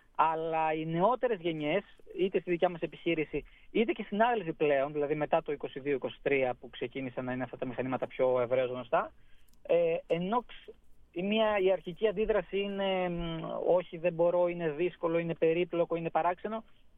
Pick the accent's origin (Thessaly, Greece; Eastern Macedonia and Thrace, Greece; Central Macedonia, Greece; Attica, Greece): Eastern Macedonia and Thrace, Greece; Kokkinogeia; Ναι, είμαι από τα Κοκκινόγια Δράμας, είναι το χωριό μου.